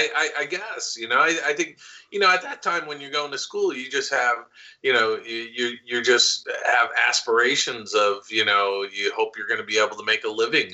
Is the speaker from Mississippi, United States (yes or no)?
no; New York City, New York, United States; You know, you had School of Visual Arts in New York City, and I was from New York.